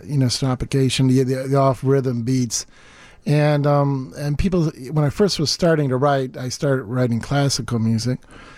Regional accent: Chicago, Illinois, United States; when we grew up here in Chicago, we listened

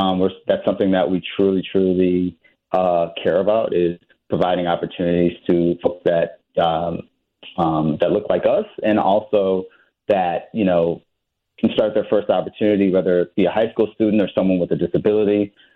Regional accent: Lincolnwood, Illinois, United States; we grew up in Lincolnwood.

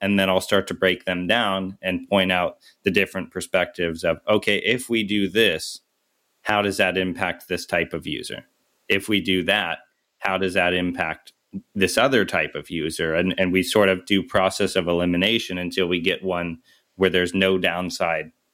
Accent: Ohio, United States; I grew up in Ohio where there's jelly factories all throughout the state.

